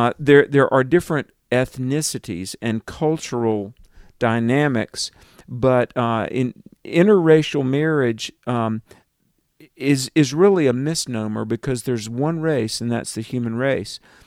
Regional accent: the South, United States; being from the South, and I mean, I'm from the South

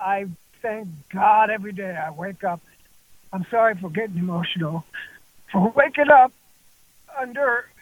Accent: Hungary; now in United States; I came from Hungary.

